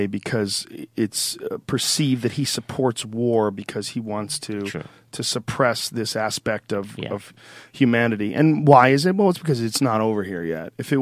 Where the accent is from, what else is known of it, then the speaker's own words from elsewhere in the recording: Boston, Massachusetts, United States; Well, I grew up in Boston and I used to do comedy at the Montreal Comedy Festival every year.